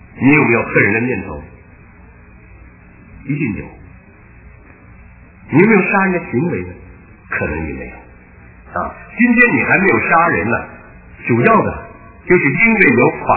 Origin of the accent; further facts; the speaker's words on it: China; 对于说谎呢，咱们中国人呢，那简直是不用提了